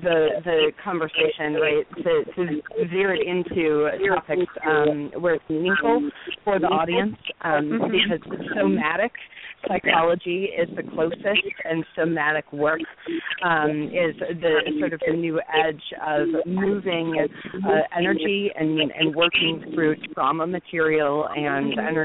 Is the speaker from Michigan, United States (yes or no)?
yes; Detroit, Michigan, United States; Yeah, I'm from Detroit, so I spent a lot of my youth in the Ann Arbor area